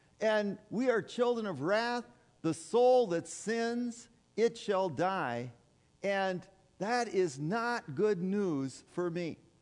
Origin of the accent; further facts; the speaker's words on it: Minnesota, United States; I came from the Iron Range, and there, up there, you know, that's still Minnesota, by the way